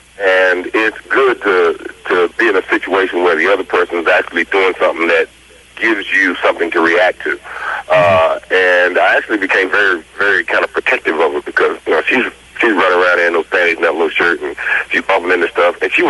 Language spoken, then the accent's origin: English; Tennessee, United States; Well, I grew up in Tennessee. And actually, that guy looks a lot like my grandfather's brothers, and he talks exactly like him. So I actually talked like that myself when I was a kid.